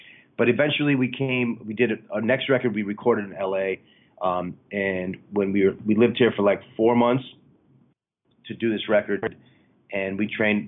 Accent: New York City, New York, United States; now in California, United States; Yeah, I grew up in New York City and moved to California, so I can relate to different having your roots kind of replanted somewhere.

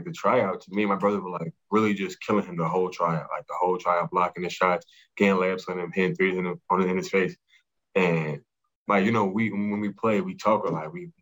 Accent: Brooklyn, New York, United States; Originally, I'm from Brooklyn, New York. I got a twin brother who also plays basketball, but he plays at St. John's University.

